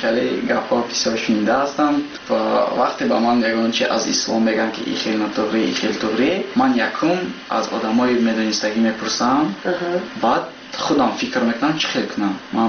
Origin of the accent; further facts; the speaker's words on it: Tajikistan; بعد یک چند سال با تاجیکستان میکردم برای آنکه وطن خودم رو بلان بردارم و با وطن خودم یاردم دیم